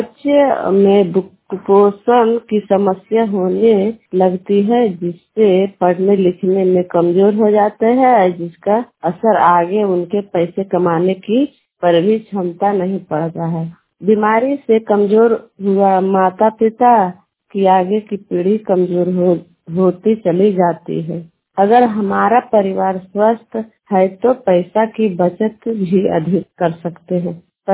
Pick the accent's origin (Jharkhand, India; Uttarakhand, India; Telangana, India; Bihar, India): Bihar, India; बलौर पर के रहने वाली हूँ, नारदीगंज प्रखंड से और नवादा डिस्ट्रिक्ट से रहने वाली हूँ।